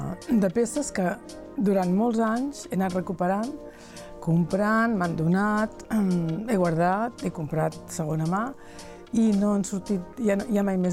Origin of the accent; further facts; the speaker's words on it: Igualada, Catalonia, Spain; moved away; jo vinc d'Igualada, jo vaig deixar Igualada en l'època que hi havia del tèxtil, als anys 60